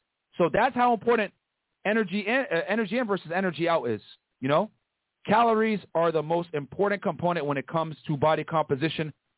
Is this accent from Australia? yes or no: yes; Australia; I'm from Australia.